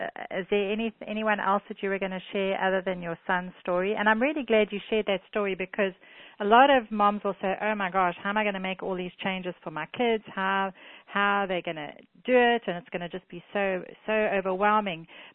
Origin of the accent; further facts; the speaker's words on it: South Africa; And I'm from South Africa, and there's actually a condiment called Aromat